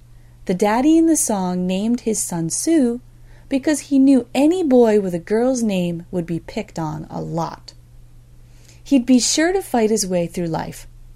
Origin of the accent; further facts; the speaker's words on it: United States; I'm American, and my husband is Japanese